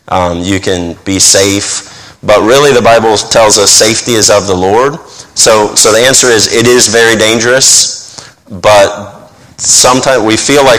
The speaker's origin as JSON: {"language": "English", "town": "Pensacola", "region": "Florida", "country": "United States", "tie": "born or raised there", "moved": "yes", "lives_now": "Papua New Guinea", "said": "I grew up in Pensacola, Florida, which in the summer can be hot and humid, but we have seasons in Florida. And in New Guinea, we're 3 degrees south of the equator, so we don't have any seasons, really."}